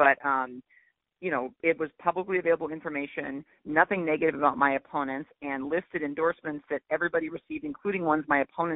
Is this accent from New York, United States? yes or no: no; The Dalles, Oregon, United States; I grew up in Eastern Oregon. I'm from Duffer and the Dalles